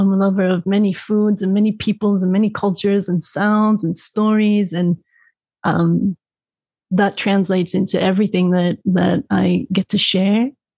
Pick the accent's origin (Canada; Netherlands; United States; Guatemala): Netherlands; English is a second language; I'm Dutch. I'm from the Netherlands.